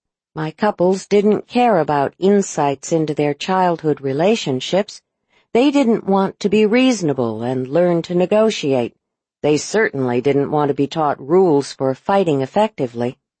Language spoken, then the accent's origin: English; United Kingdom; I grew up in Britain, where my dad ran a pub